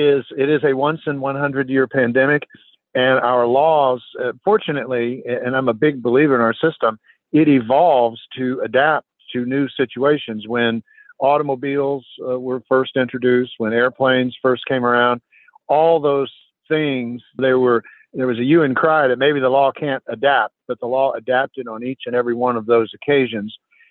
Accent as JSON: {"language": "English", "region": "Texas", "country": "United States", "tie": "born or raised there", "said": "My home state of Texas, the governor has said, you don't have to wear a mask"}